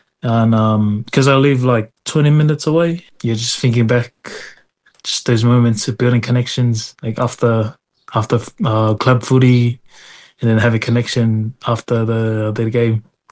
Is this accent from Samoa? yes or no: yes; Mailele, Samoa; moved away as an adult; Yeah, so I'm from Mailele. I grew up there, moved out in 2007, played most of my rugby for Mailele.